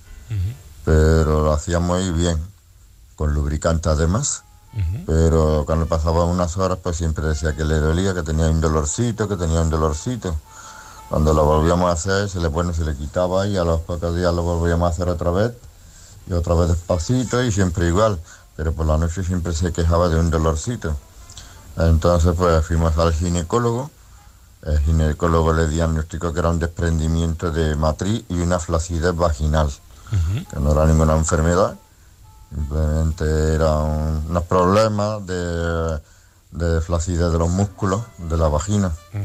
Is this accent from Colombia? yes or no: no; Balearic Islands, Spain; de Mallorca.